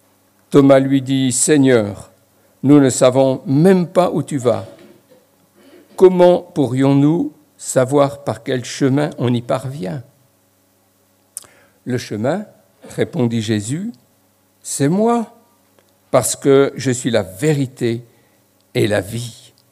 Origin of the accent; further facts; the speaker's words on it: Jura, Switzerland; accent: Franc-Comtois; moved away as an adult; Voilà, peut-être que certains reconnaissent un peu mon accent franc-comtois. Je suis en fait suisse d'origine. Jurassien du canton du Jura. Et puis, après 21 années passées dans mon pays de Suisse, je suis parti à Nogent-sur-Marne